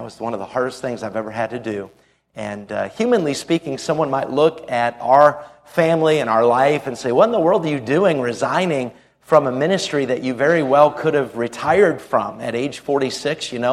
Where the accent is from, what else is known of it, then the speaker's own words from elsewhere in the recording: New England, United States; And I grew up in New England, grew up in Maine and New Hampshire, and was saved at the age of 7.